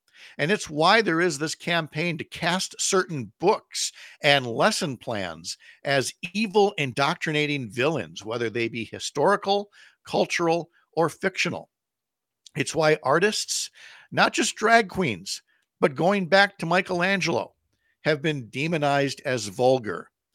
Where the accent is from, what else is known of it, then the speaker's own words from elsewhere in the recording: Midwest, United States; I realized I'm from the Midwest. We say Ope all the time.